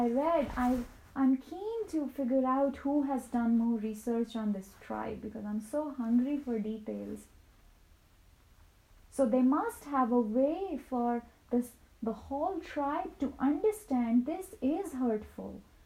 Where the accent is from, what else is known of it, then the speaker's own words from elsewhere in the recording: India; and I come from India and we have really loving families.